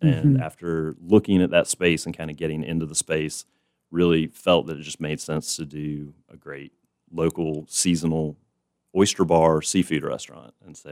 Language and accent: English; Savannah, Georgia, United States; now in Wilmington, United States; So I grew up in Savannah, Georgia, kind of a great parallel town to Wilmington.